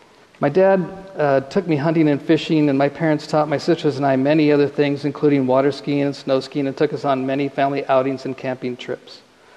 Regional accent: Portland, Oregon, United States; I grew up in Northeast Portland, the youngest of three with two older sisters.

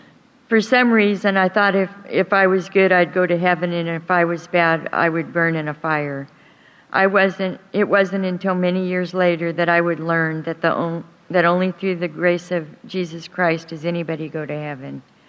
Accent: Portland, Oregon, United States; born there; I was born in Portland, Oregon. I was an only child.

